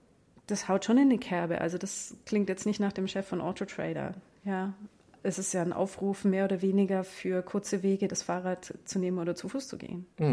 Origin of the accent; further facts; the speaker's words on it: Munich, Bavaria, Germany; in meiner Heimatstadt in München